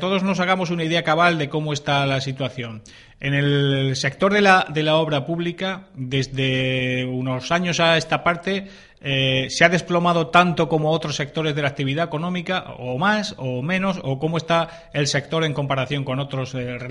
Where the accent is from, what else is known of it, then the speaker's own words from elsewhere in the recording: Region of Murcia, Spain; esto lo decimos nosotros porque somos murcianos